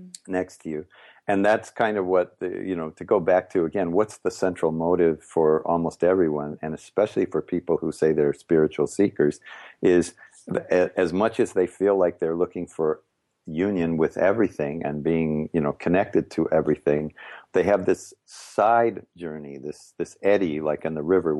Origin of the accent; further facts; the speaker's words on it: New York, United States; I'm from New York when all this would go on